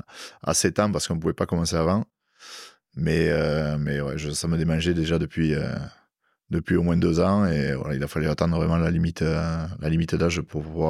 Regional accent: Tarbes, Occitanie, France; born there; C'est ça, je suis né à Tarbes et j'ai jamais joué à Tarbes.

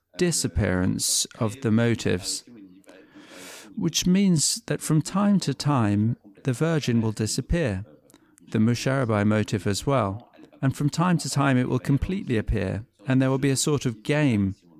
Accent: Les Sables-d'Olonne, Pays de la Loire, France; also born or lived in Morocco; now in Belgium; I was born in 1983. I am a French and Moroccan artist. I was born in Les Sables d'Olonne, where I grew up for part of my life, and in Morocco until I went to live in Belgium

